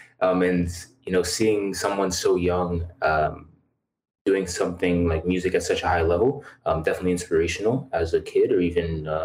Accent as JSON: {"language": "English", "town": "Ajax", "region": "Ontario", "country": "Canada", "tie": "born or raised there", "said": "I am from Ajax, from the Durham region, really. If you're from Ajax or any of the surrounding areas, you know it's all part of the Durham region there. So that's where I'm from. I grew up in this area and have lived in every city of it."}